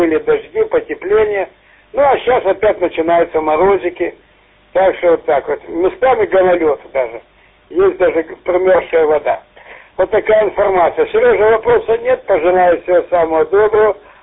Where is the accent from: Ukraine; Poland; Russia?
Ukraine; Zaporizhzhia Oblast; Я из Запорожской области, как бы вернулся сюда, домой.